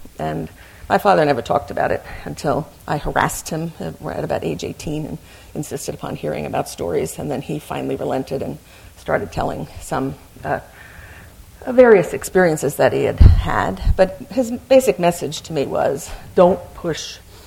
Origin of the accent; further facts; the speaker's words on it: New York, United States; And so growing up in New York, my friends always asked me, why everyone in your family, whenever we come to visit you, all of the meals are curry